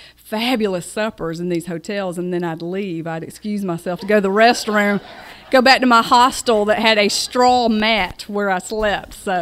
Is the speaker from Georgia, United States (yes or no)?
yes; Warner Robins, Georgia, United States; the answer to that is certainly my hometown library in Warner Robins, Georgia. It is located next to what was the elementary school that I went to.